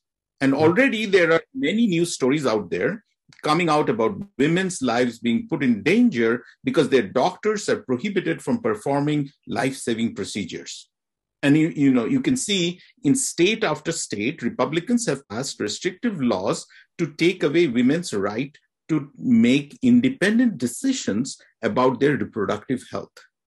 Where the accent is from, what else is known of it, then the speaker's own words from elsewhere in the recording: Michigan, United States; So for example, in my home state of Michigan, there are over 140,000 South Asian voters